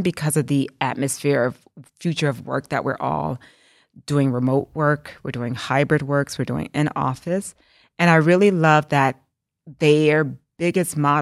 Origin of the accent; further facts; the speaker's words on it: California, United States; I think as an American from California, there's a lot of, I have to be more cognitive about or cautious, about my references.